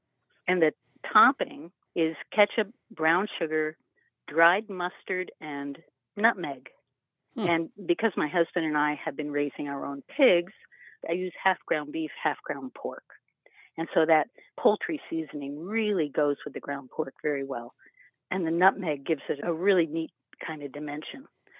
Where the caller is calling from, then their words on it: Worcester, New York, United States; I'm calling from Worcester, New York.